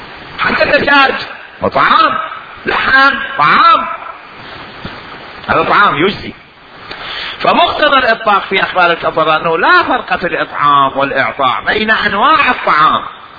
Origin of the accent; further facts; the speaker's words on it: Iraq; عندنا في العراق المثقال 4 غرامات و6 من 10 من الغرام